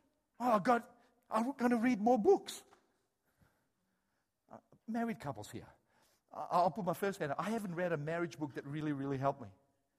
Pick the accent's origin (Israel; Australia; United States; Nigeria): Australia; He doesn't treat you as an Australian shepherding do. See, in Australia, when we have so many sheep, how do we handle the sheep?